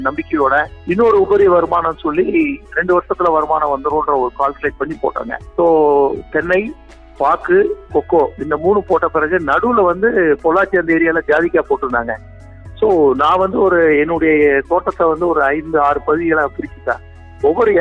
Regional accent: Govindanagaram, Tamil Nadu, India; என்னுடைய சொந்த ஊர் வந்து கோவிந்த நகரம் என்று தேனி டிஸ்ட்ரிக்டில் உள்ளது.

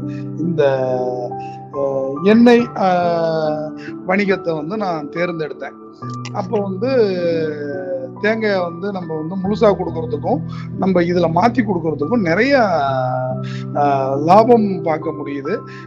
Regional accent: Pattukkottai, Tamil Nadu, India; நான் வந்து டெல்டா மாவட்டத்தை சேர்ந்தவன். நான் சொந்த ஊர் பட்டுக்கோட்டை, பக்கத்துல தூரங்குறிச்சிக்கு பக்கத்துல உள்ள ஒரு கிராமம், ராசியங்காடுங்கிற கிராமம்.

